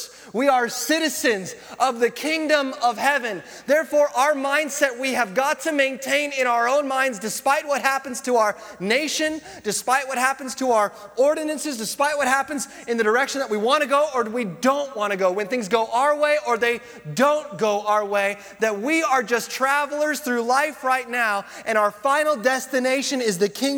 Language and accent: English; United States; born there; Because I was born in America.